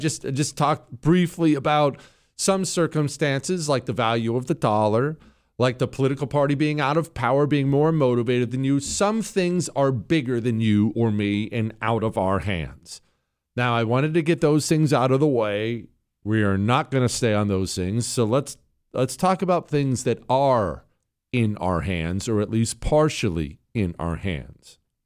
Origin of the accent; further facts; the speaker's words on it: New York City, New York, United States; born there; I was born in New York City.